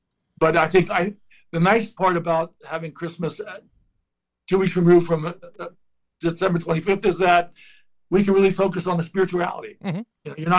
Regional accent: Steubenville, Ohio, United States; I was born and raised in the Serbian Church, Holy Resurrection in Steubenville, Ohio.

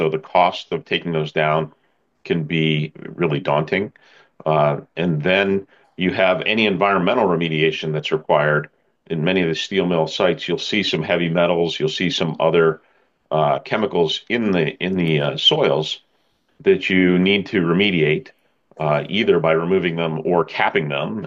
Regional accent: Pennsylvania, United States; And I grew up in the Poconos. I'm not originally from Pittsburgh.

